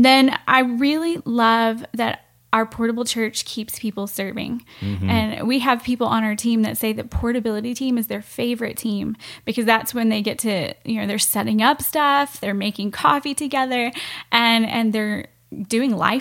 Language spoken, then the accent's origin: English; Southern United States, United States; And because we come from the South US, we kind of look at them like, really?